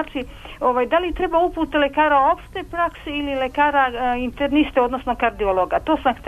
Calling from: Mladenovac, Belgrade, Serbia; ja sam civilni osiguranik iz Mladenovca

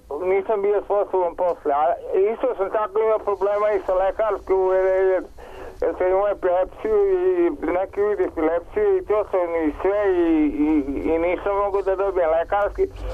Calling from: Subotica, Vojvodina, Serbia; Ja sam isto iz Subotice išao u Novi Sad.

